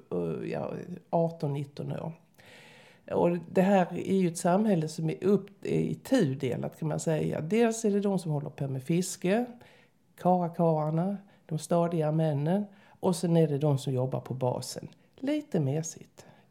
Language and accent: Swedish; Sweden; Så att som islänning så läser man ju in mycket mer än vad jag kan göra som